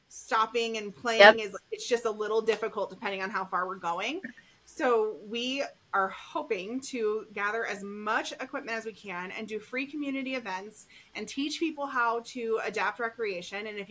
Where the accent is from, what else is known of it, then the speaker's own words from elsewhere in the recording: Florida, United States; I'm from Florida. I'm not skiing or snowboarding.